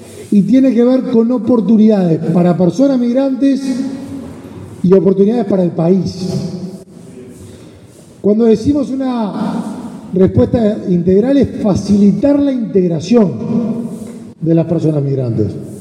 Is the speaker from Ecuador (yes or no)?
no; Uruguay